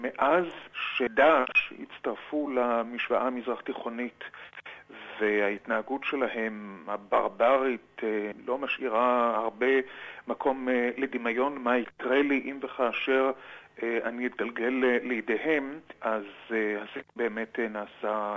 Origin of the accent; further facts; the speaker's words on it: Haifa, Haifa District, Israel; אני יליד חיפה